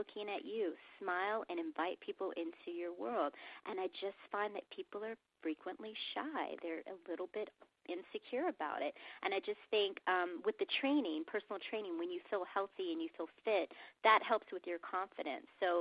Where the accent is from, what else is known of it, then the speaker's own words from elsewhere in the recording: the South, United States; And I am from the South, where we approached everyone every day and talked to everyone.